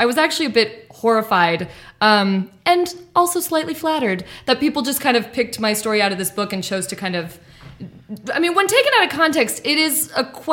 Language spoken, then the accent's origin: English; South Pasadena, California, United States; I did. I grew up in South Pasadena.